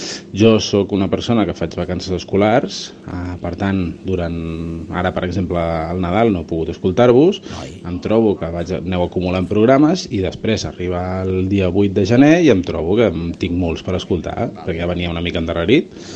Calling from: Cardedeu, Catalonia, Spain; de Cardedeu i res, us vinc a estirar una mica les orelles

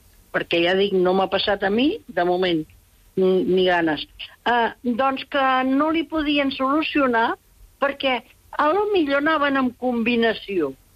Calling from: Barcelona, Catalonia, Spain; però sóc de Barcelona, no de Piera.

